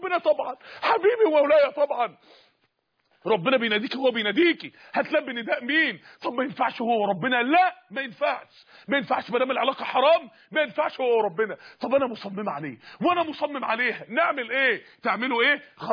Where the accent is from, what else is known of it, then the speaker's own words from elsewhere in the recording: Mansoura, Dakahlia, Egypt; عندنا في المنصوره